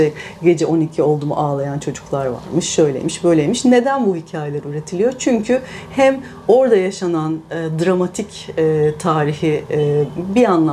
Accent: Büyükada, Istanbul, Turkey; Bu şimdi ben doğma büyüme Büyükadalıyım ve bana yakın bir hikaye aslında bu hikaye.

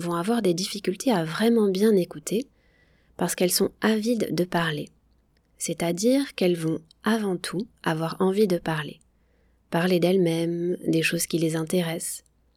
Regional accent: Nouvelle-Aquitaine, France; born there; Je suis française. Pour situer un peu d'où je viens en France, je suis née dans une région qui s'appelle le Pays Basque. Le Pays Basque s'est situé au sud-ouest de la France, juste à côté de l'Espagne.

